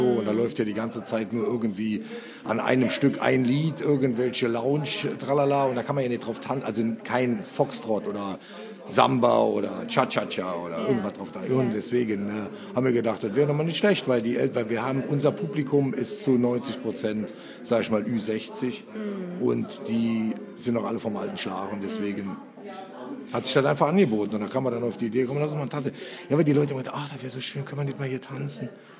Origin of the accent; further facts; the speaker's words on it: Rhineland-Palatinate, Germany; da, wo ich herkomme, von der Mosel, meine Eltern 50 Jahre lang ein Hotel gemacht haben, war Tanztee eigentlich gang und gäbe. Also ich bin mit Tanztee groß geworden